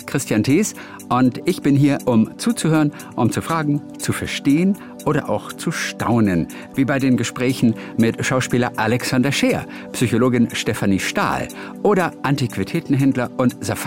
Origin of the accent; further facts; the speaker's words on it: Northern Germany, Germany; Also ich kann es nicht, weil ich komme eigentlich aus dem Norden.